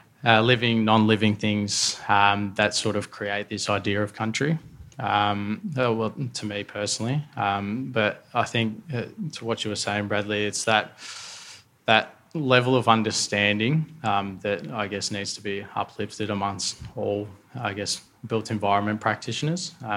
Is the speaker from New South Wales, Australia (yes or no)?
no; Victoria, Australia; I was born on Yorta Yorta country, so... rural Victoria